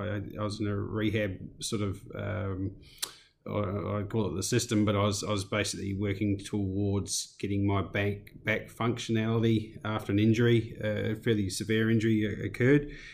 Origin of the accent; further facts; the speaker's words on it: South Australia, Australia; moved away as an adult; now in New Zealand; I was born in New Zealand, but raised, from 10 to sort of 30, age 30, in Australia or mid north of South Australia, and then came back to New Zealand